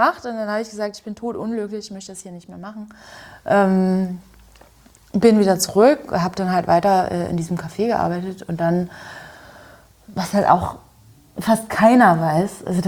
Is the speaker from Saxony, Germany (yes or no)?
yes; Görlitz, Saxony, Germany; In Görlitz, in meiner Heimatstadt.